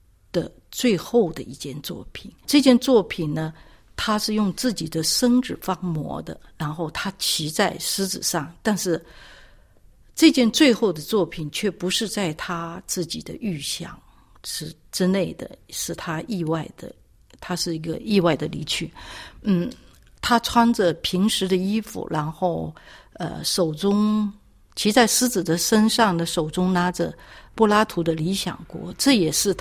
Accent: Fujian, China; 所以香港脚对我们福建人来说呢，就是谁都知道

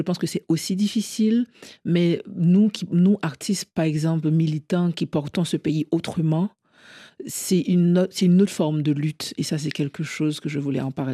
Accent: Port-au-Prince, Ouest, Haiti; je viens d'une ville qui n'existe plus, techniquement. Pour moi, Port-au-Prince n'existe plus.

